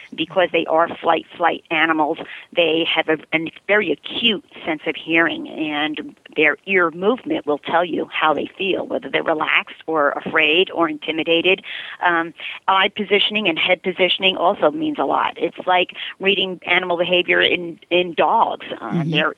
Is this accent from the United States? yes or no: yes; Bronx, New York, United States; growing up in the Bronx, I've always wanted animals, and we never could.